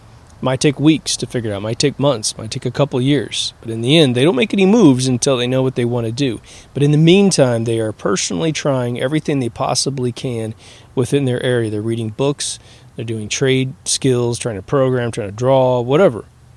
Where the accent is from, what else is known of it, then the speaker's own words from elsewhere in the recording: Midwest, United States; when I came from the Midwest, they said if you didn't have a college education, you simply were not going to be employable at all